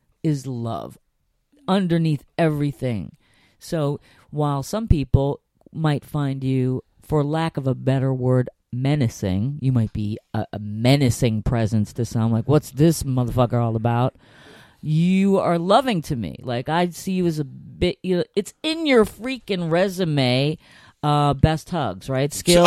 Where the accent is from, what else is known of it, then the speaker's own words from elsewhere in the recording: Harlem, New York, United States; Yeah, I'm from Harlem.